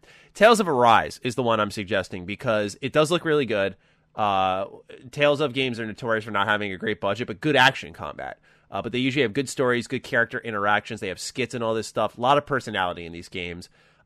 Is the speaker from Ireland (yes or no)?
yes; Ireland; For example, I'm from Ireland